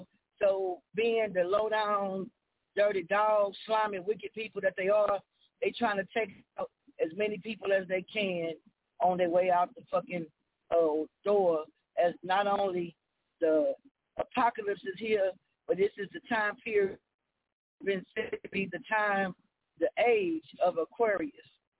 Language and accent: English; New Orleans, Louisiana, United States; now in Houston, United States; coming off the heels of taking a dip down into my hometown in New Orleans, on this highway heading back to H-Town.